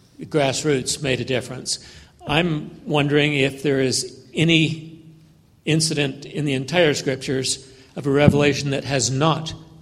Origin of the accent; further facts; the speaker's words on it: St. George, Utah, United States; from St. George. As a longtime religious skeptic